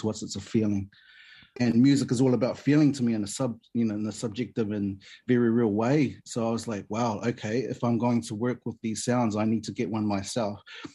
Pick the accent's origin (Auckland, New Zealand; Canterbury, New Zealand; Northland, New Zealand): Auckland, New Zealand; South Auckland; I grew up in South Auckland around a lot of different culture and so forth, and I've been surrounded in the culture